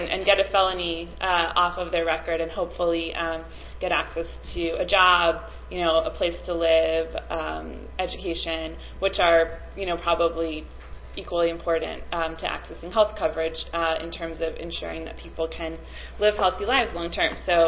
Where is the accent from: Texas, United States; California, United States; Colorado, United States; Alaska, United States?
California, United States; Oakland; I'm here from Oakland